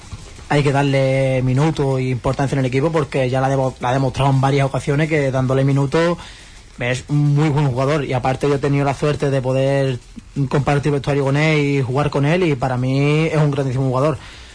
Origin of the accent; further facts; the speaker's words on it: Huelva, Andalusia, Spain; somos de Huelva, de la ciudad